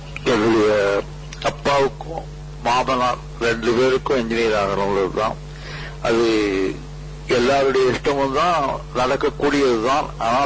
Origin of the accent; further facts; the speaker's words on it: Tamil Nadu, India; born there; ஆவியூர் என்ற கிராமம் திருக்கோவிலூருக்கு பக்கத்துல இருக்கு. அதுல ஒரு குடிசையில 1908 நவம்பர் மாசம் பிறந்தேன்.